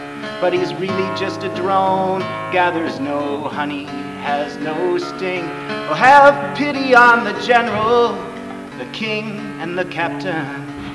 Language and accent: English; Fremont, California, United States; I grew up in Fremont, California, mostly.